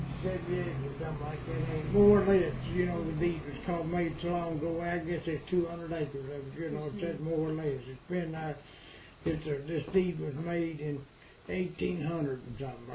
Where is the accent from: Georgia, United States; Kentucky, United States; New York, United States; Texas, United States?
Kentucky, United States; born there; Well, I was born in Estill County, about 3 miles from where I'm at right now, on White Oak